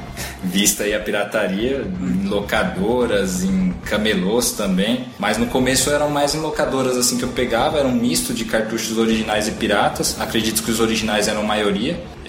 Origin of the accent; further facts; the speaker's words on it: Osasco, São Paulo, Brazil; pra quem não sabe, nós somos de Osasco.